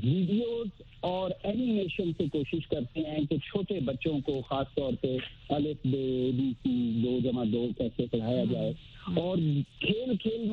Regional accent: Punjab, Pakistan; ضلع شیخوپورہ میں میرا گاؤں ہے

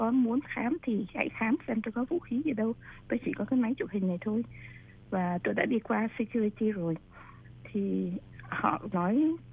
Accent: United States; Tôi là người Mỹ gốc Việt và chúng tôi nghe được người dân thì chúng tôi phải có mặt và phải được lên tiếng.

